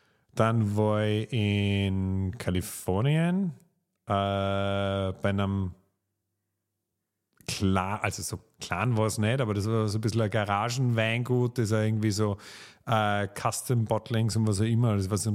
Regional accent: Vorarlberg, Austria; dass ich sozusagen in die Weinwelt einsteige als Vorarlberger

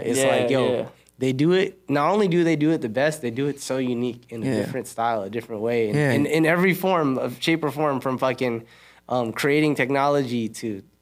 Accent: Philippines; being Asian myself, I'm Filipino.

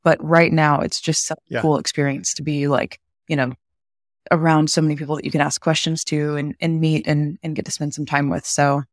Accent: Texas, United States; So I'm a Southern girl, born and raised in Texas. I started working when I was 15.

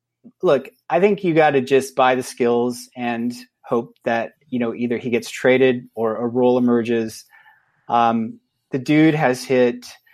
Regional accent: California, United States; moved away; I'm a California. I'm exiled from California.

